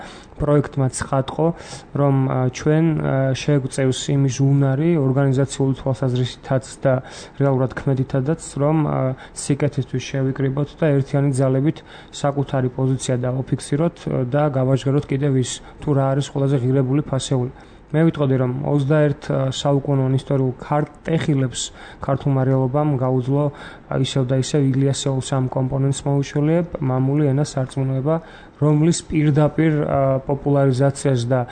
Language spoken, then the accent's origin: Georgian; Samegrelo-Zemo Svaneti, Georgia; მე განკურნებული მეგრელი ვარ